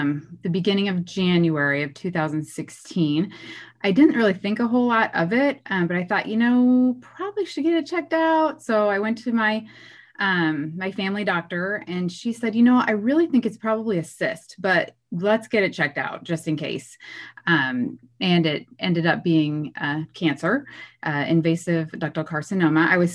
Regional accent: Iowa, United States; I'm from the Midwest. I'm from Iowa. I've lived in Iowa my whole life.

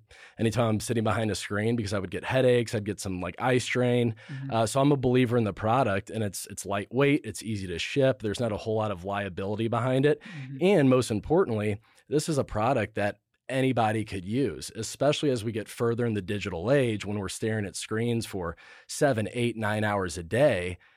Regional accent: St. Charles, United States; Well, born and raised in St. Charles, so right out here in the suburbs. Went to Francistown North High School, class of 2011.

